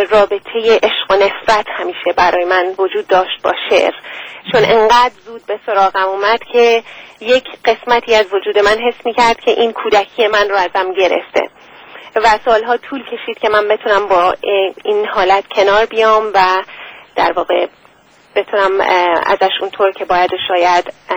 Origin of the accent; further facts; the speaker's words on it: Iran; now in London, United Kingdom; وقتی که من دچار این تبعید ناخواسته شدم واقعا و از ایران به لندن آمدم